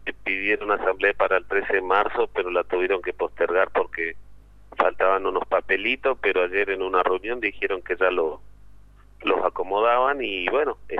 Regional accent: Argentina; aparte como buen argentino compramos a cuenta, ¿viste?

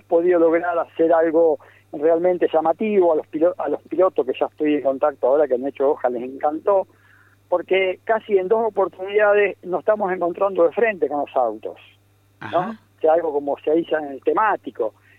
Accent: Arrecifes, Buenos Aires Province, Argentina; also born or lived in Rojas; yo soy nacido en Roja, a distancia de 80 kilómetros de acá, pero muy chiquitito, ya mis padres se radicaron en Arrecife. Así que realmente nací en Roja, mi corazón y mi vida está hecho en Arrecife.

